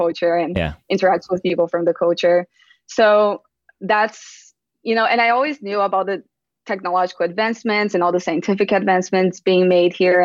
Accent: Brazil; I was born and raised in Brazil.

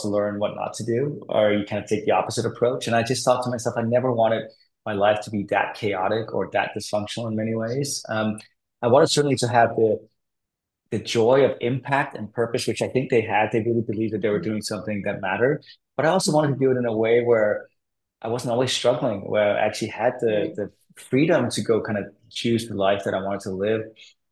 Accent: Denmark; I grew up in Denmark, which is a very nice country, but I grew up to like two very idealistic hippie parents

